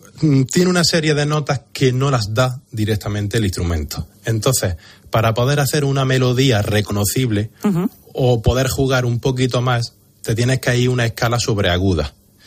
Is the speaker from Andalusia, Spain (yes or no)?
yes; Baza, Andalusia, Spain; born or raised there